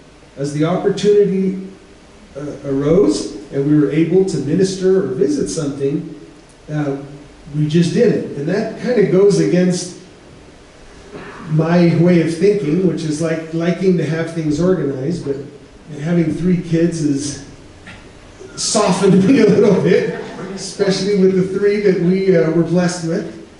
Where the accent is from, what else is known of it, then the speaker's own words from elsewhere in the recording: California, United States; But growing up in the Bay Area, you don't appreciate the seasons the same way as if you lived up here or in Wyoming.